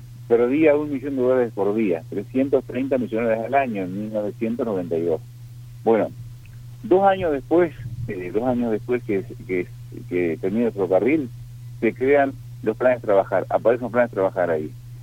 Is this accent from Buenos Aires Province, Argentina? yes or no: no; Galarza, Entre Ríos, Argentina; born there; also born or lived in Pronunciamiento; yo vivía en Pronunciamiento, nací en Galarza